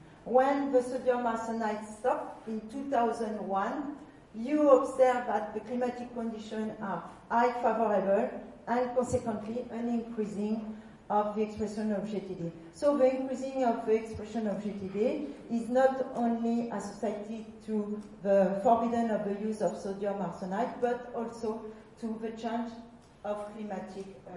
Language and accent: English; Grand Est, France; English is a second language; because I come from Champagne area.